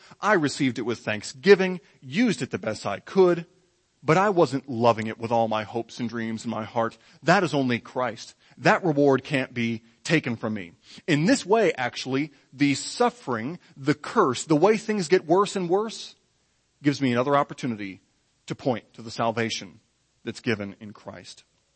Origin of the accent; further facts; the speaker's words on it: Michigan, United States; And boy, I'm from Michigan.